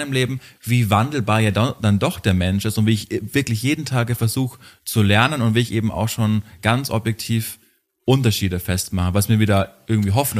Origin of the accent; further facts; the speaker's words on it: Bavaria, Germany; ich komme ja gerade aus meiner alten Heimat, ich war gerade eine Woche lang in Bayern bei meinen Eltern